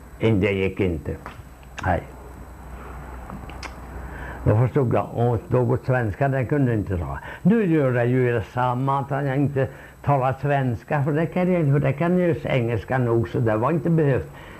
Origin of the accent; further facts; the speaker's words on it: Gräsmark, Värmland, Sweden; jag är från Gräsmark, jag också, du vet det, kanske du har glömt bort, men jag är från Mangen i Gräsmark, sa jag.